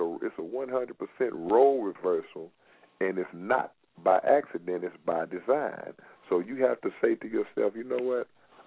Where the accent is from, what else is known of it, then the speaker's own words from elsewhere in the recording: Houston, Texas, United States; I'm from Houston, Texas, man.